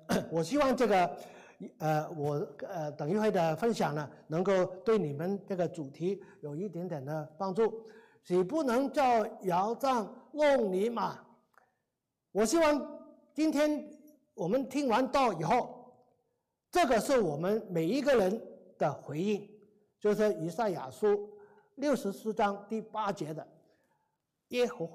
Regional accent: Guangdong, China; Chinese is a second language; 我原来不是讲普通话的，原来我是广东人，不过呢，后来我特别去，谢谢，特别去学普通话

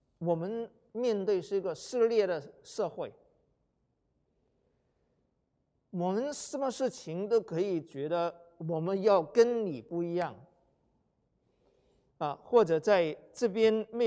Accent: China; 就像我们中国人五体投地一样

